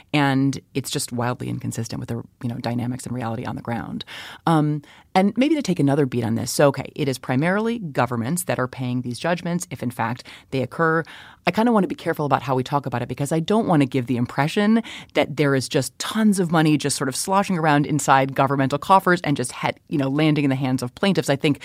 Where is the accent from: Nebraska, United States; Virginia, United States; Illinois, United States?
Illinois, United States; Chicago; my hometown of Chicago is probably the worst offender